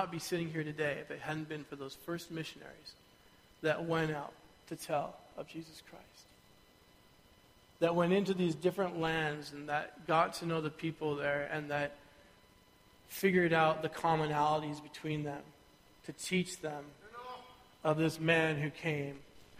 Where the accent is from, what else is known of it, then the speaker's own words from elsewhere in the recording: United States; which my wife loved to throw back at me all the time growing up in the States.